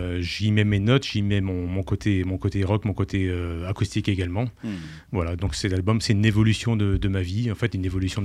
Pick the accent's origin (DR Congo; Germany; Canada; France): France; Brittany; moi je suis breton, je suis en Bretagne et puis je suis amoureux de ma région